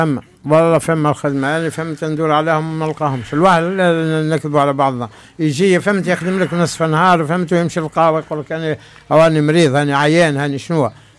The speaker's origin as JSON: {"language": "Arabic", "country": "Tunisia", "tie": "born or raised there", "moved": "yes", "lives_now": "France", "said": "وقت نسمع بالاسم نتاع تونس نبكي في فرنسا"}